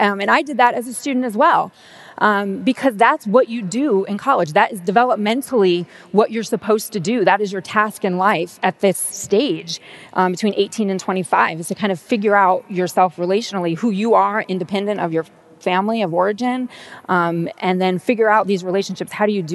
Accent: New Jersey, United States; than I had been in previously growing up in North Jersey. I went to public schools my whole life.

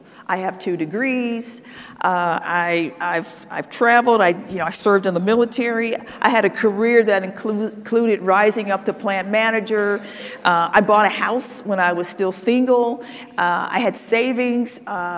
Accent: Detroit, Michigan, United States; I grew up poor in Detroit, Michigan, one of four girls. My mom was a single parent.

